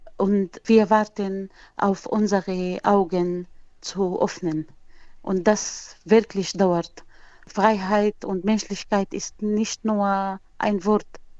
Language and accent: German; Salamiyah, Hama Governorate, Syria; German is a second language; moved away as an adult; now in Wanne-Eickel, Germany; Es ist romantisch hässlich wie meine Heimatstadt in Syrien, Salamiyye.